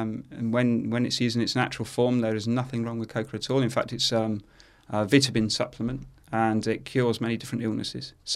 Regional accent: South West England, United Kingdom; moved away as an adult; now in Colombia; I mean, I don't dislike England, and it's my home country. I love the countryside in Britain. You know, I'm a Somerset lad, born and bred.

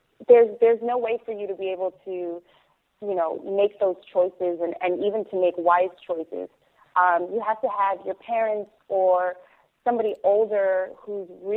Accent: New York, United States; And we all came from different parts of the country. I was from New York.

